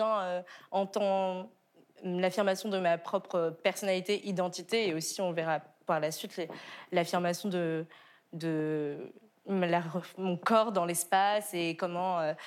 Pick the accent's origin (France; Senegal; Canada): France; Île-de-France; J'ai grandi dans le 95